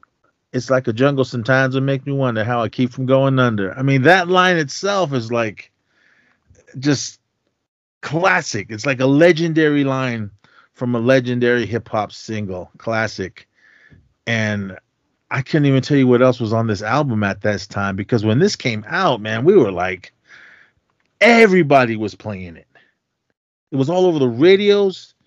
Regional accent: Oakland, California, United States; as for me, listening to hip-hop growing up in Oakland, I mean, I just heard this song and I was like, whoa.

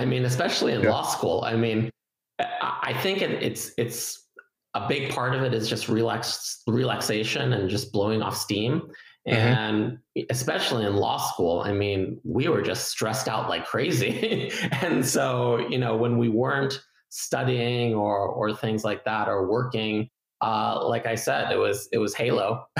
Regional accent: California, United States; I grew up in Southern California, and me, gaming was mostly just console with friends.

